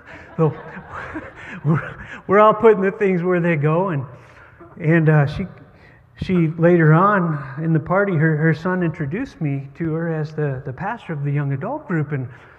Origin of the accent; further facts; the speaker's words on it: Ohio, United States; also born or lived in Chicago; of you know Carolyn and I grew up in Ohio, but we lived in Chicago for a time.